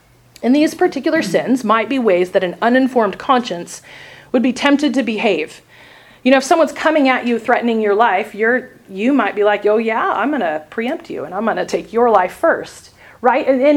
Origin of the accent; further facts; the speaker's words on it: Washington, United States; I grew up near Seattle.